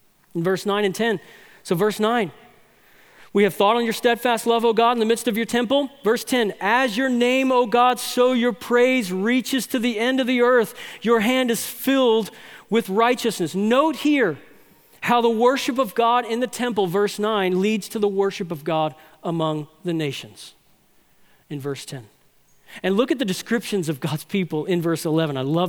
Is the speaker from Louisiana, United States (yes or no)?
yes; New Orleans, Louisiana, United States; My hometown sports team, the New Orleans Saints, went through a rough patch for about 40 years.